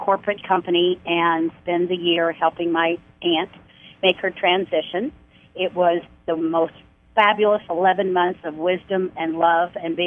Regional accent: Florida, United States; from Florida.

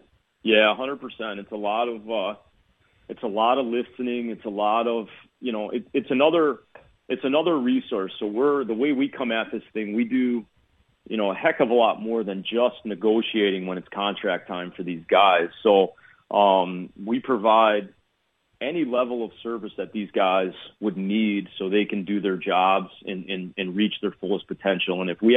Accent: Chicago, Illinois, United States; I grew up here in Chicago and started playing when I was like 6 years old, and I got bit with the bug early.

